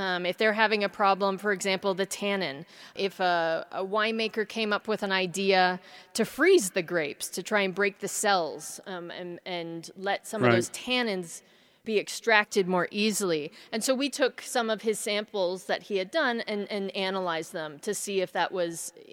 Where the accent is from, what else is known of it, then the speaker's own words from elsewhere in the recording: Niagara, Ontario, Canada; Actually, it's my hometown where ice wine is produced in Canada, in Niagara.